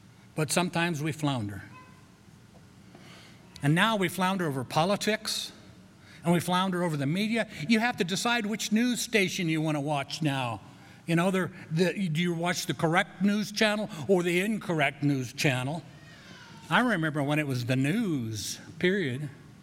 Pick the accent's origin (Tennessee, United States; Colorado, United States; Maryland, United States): Colorado, United States; I'm from Colorado. I do know Colorado trout.